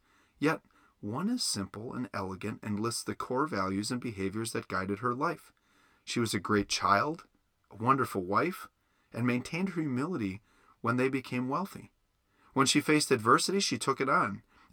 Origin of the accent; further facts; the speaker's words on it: Wisconsin, United States; Now, growing up in Wisconsin, history here is brand new relative to South Carolina or any of the original 13 colonies.